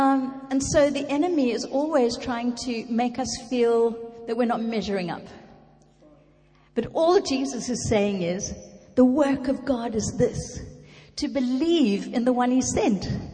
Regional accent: South Africa; I'm a South African and I was a bit of a naughty girl and I was rebelling against a religion, actually, because I was brought up in a religious environment

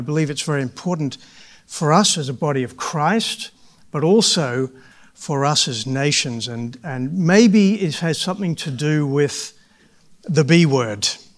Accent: Australia; moved away as an adult; also born or lived in United Kingdom; now in Netherlands; I grew up in Australia, and I actually came to the UK in my mid-20s, lived here for a few years, and then I met my wife, who is Dutch, and moved to Holland in the early 90s.

